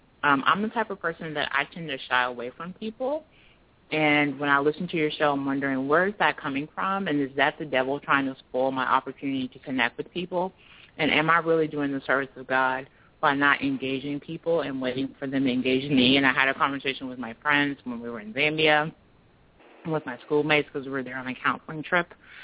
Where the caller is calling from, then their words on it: Silver Spring, Maryland, United States; I'm actually calling from Silver Spring, Maryland, which is a D.C. suburb.